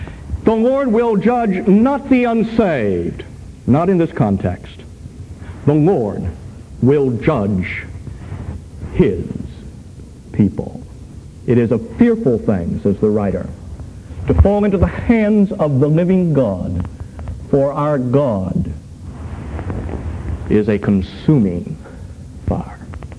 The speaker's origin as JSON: {"language": "English", "region": "Pennsylvania", "country": "United States", "said": "But I come from Pennsylvania and from farm country, and I've seen it."}